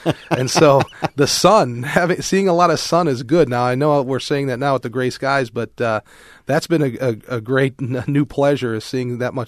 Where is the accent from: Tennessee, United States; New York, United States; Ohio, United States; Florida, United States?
Ohio, United States; Cleveland; The first time I introduced myself and I said I was from Cleveland, Ohio, I got booed.